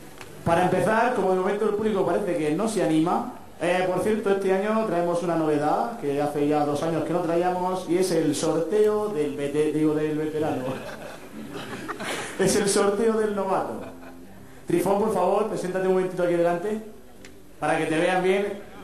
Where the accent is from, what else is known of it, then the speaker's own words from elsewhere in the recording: Beniel, Region of Murcia, Spain; De Murcia serás tú, yo soy de Beniel.